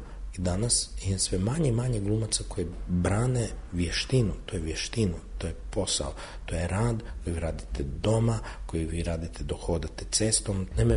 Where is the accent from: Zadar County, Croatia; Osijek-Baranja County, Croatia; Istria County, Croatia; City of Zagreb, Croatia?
City of Zagreb, Croatia; Zagreb; jer sam kao prvo Zagrepčanin, kao urbano dijete iz centra, ja puno brže govorim